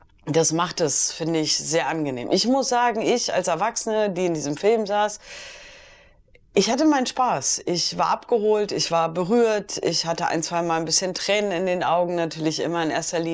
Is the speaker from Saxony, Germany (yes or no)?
no; Berlin, Germany; ich als Berlinerin und tatsächlich auch aus dem Wedding kommend, also lebend kommend tue ich daher nicht